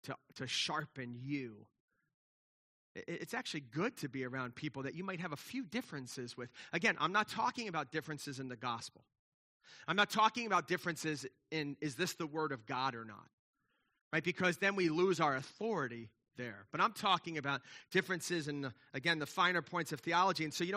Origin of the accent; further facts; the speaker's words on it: New York, United States; I'm from New York